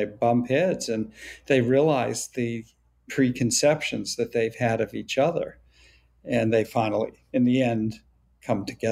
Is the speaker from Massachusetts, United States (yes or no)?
yes; Boston, Massachusetts, United States; I grew up in the inner city of Boston. I grew up in Dorchester. Living in that, you know, community, which was largely Eastern European, Ukrainian, Russian